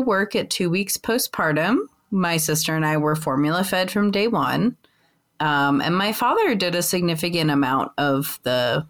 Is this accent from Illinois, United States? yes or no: no; New Rochelle, New York, United States; born there; I was born in the New Rochelle Hospital in New York.